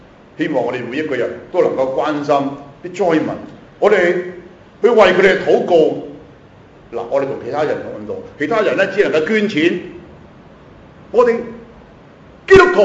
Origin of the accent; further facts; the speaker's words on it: Hong Kong; 今天我们香港人，我们在座各位，我们坐在这里，我们有比内地人优越的生活条件。